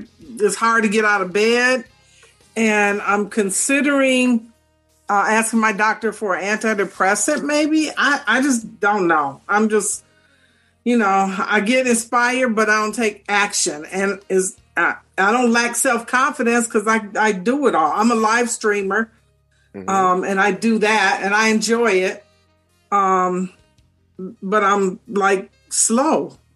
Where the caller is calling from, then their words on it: Michigan, United States; I'm calling from Michigan, the west side of Michigan